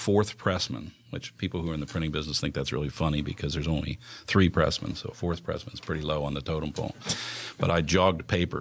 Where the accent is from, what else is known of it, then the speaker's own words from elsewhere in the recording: Cincinnati, Ohio, United States; We had a home on Beaver Avenue in Pleasant Ridge for a short while that I lived till I was five. And then the rest of the years I grew up. Till I was, 18 at Beachview Circle in Kennedy Heights.